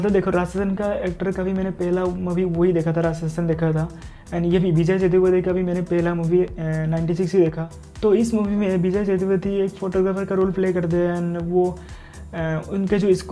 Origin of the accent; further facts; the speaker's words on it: Assam, India; मैं असम से हूँ